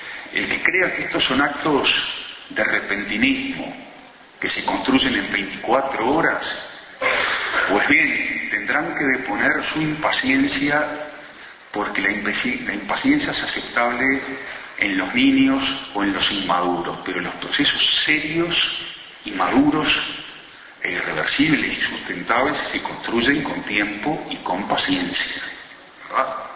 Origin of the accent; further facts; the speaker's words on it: Uruguay; de lo que somos los uruguayos